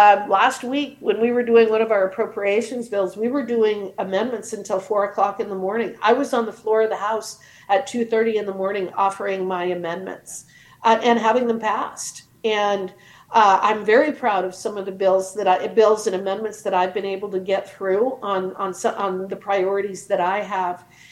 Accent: Wyoming, United States; now in Washington, United States; how proud I am to be from Wyoming, how proud I am of my family in Wyoming.

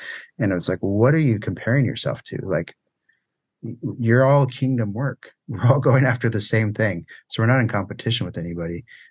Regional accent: San Diego, California, United States; I think that was a challenging thing for me, again, growing up in San Diego, growing up around all these artists at the time where other artists were doing.

